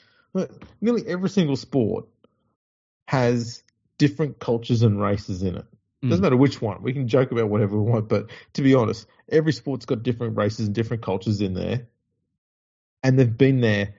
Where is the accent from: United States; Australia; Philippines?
Australia; New South Wales; as someone from rural New South Wales, no.